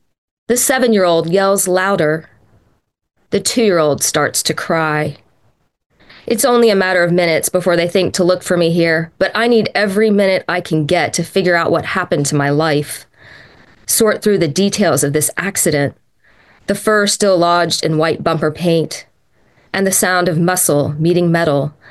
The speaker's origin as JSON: {"language": "English", "town": "Atlanta", "region": "Georgia", "country": "United States", "tie": "born or raised there", "said": "I grew up in Atlanta in a very racially fraught time in the 80s and early 90s, and I was part of the busing system."}